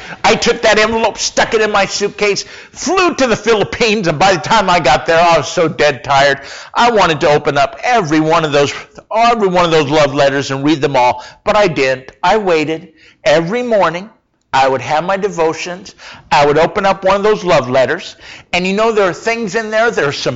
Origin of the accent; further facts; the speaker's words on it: Rapid City, South Dakota, United States; You know, when I was growing up in Rapid City, South Dakota, I graduated from high school in 1982.